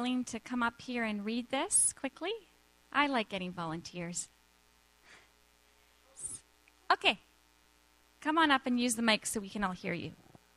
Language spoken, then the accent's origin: English; Kamloops, British Columbia, Canada; I'm from Kamloops, and I actually go to the Kamloops Vineyard Church.